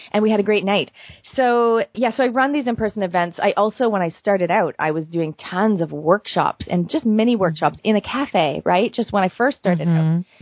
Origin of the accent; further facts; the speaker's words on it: Canada; So I'm a Canadian originally, and I lived there for 20